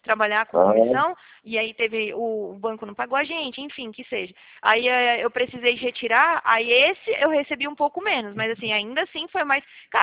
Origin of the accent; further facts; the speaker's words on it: Bahia, Brazil; eu já meto o sotaque logo, falo, oxe, tá falando com quem? Eu sou lá da Boca do Rio